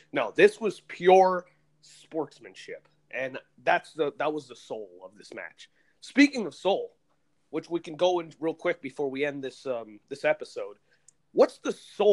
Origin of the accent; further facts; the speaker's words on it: Chicago, Illinois, United States; Fleet Lance Underground in my hometown of Chicago.